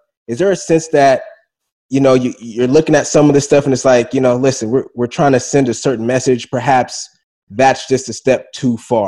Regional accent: California, United States; Bridget and I, we spoke about growing up in California, how much diversity it is, you know, here, so many different races and stuff like that.

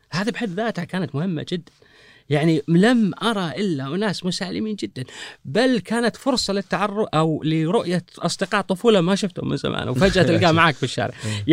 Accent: Kuwait; عندنا في الكويت

